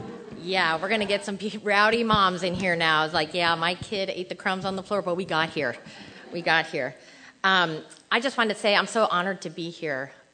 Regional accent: New Jersey, United States; because I'm from Jersey and we know how to roll

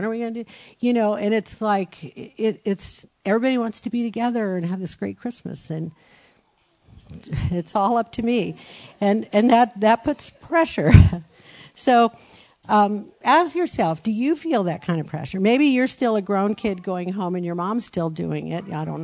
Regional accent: Brazil; I grew up in Brazil, and my parents bought us everything under the sun.

